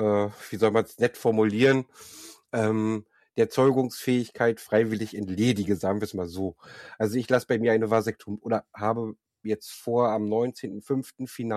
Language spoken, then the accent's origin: German; Potsdam, Brandenburg, Germany; Aber ich komme tatsächlich ursprünglich aus Potsdam, bin also stolzer Ossi mit Leib und Seele. Und ich glaube, ich liebe meine Heimat